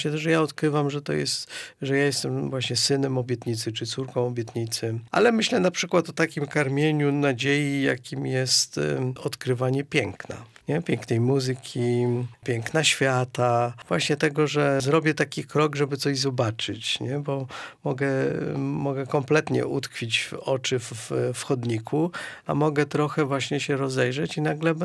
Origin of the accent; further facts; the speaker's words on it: Gdańsk, Pomeranian Voivodeship, Poland; Ja jestem gdańszczaninem, więc ja bardzo mam wielki dług wdzięczności względem tego miasta. Tutaj się wychowałem